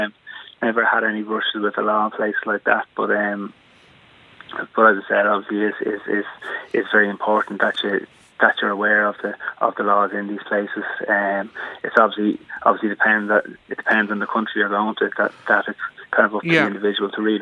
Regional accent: Ireland; I was from Ireland

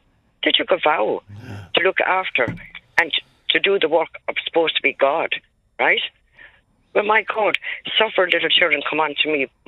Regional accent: Ireland; We were born with a name, and we're still a human being. We're still Irish citizens. I was born, and I left home, and I was 21.

